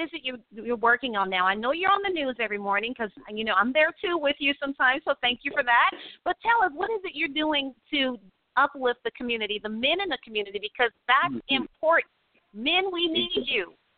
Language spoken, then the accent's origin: English; Opelousas, Louisiana, United States; We're both from Opelousas, Louisiana.